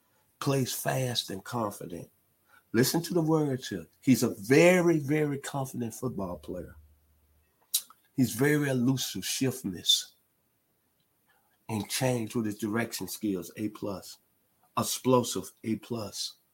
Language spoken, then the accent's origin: English; Tennessee, United States; It's from my home state, the state of Tennessee.